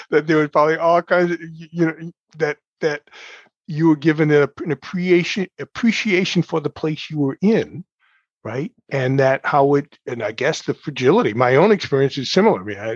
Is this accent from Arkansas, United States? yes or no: no; Massachusetts, United States; it turns out that his cousin is a counselor in my hometown here in Massachusetts.